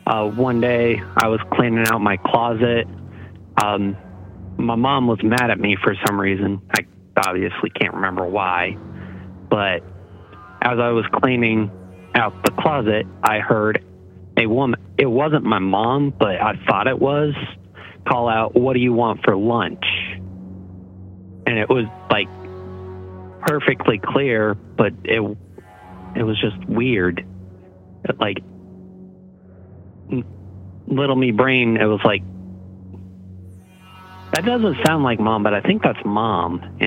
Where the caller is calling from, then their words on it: South Carolina, United States; from South Carolina again.